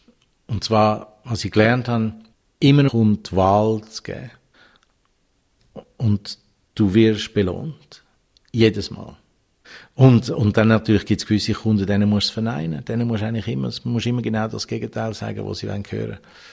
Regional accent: Zurich, Switzerland; Ich wäre fast wie kein normales Kind aufgewachsen in Zürich

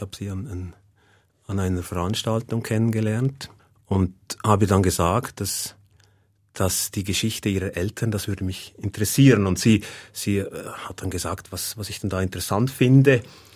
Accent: Leuk-Susten, Valais, Switzerland; Und ich bin in Leuk-Susten aufgewachsen

